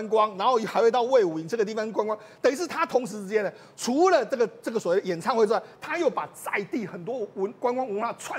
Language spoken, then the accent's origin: Chinese; Taiwan; 就是我们台湾人嘛